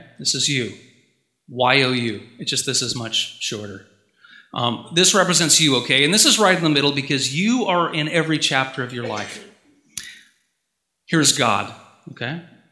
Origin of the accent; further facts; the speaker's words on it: Bracebridge, Ontario, Canada; I grew up in Bracebridge, which is an hour north of here, Macaulay Public School.